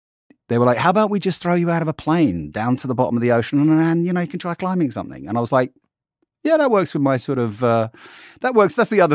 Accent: England, United Kingdom; I'm English and I think America has, you know, got a lot of stuff that they do with pharmaceuticals.

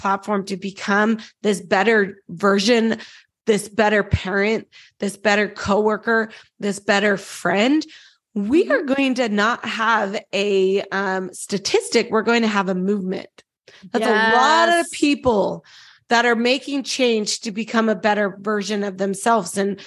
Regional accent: Utah, United States; I grew up in Utah, very Christian, mm-hmm. very, you know, LDS, Mormon.

